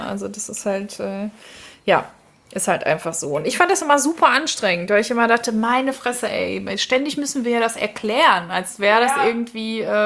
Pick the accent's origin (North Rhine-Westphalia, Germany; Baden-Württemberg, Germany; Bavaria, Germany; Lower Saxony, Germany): North Rhine-Westphalia, Germany; Bochum; wir kommen aus Bochum, er und ich.